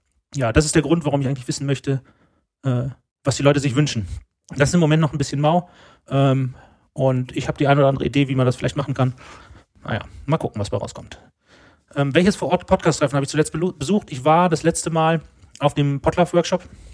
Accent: Germany; 31 Jahre alt. Ich habe die magische 30 geknackt und lebe noch. Man wundert sich ja dann selber immer. Ich komme aus Deutschland und nachdem ich jetzt so die letzten etwa 12 Jahre immer mal wieder alle 3 Jahre die Stadt gewechselt habe, hoffe ich, dass ich jetzt mal ein bisschen länger in Hamburg bleibe

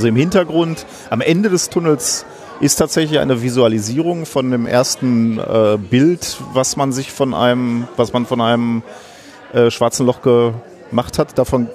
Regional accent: Gelsenkirchen, North Rhine-Westphalia, Germany; Ich komme aus Gelsenkirchen, bin Schalker vom Herzen.

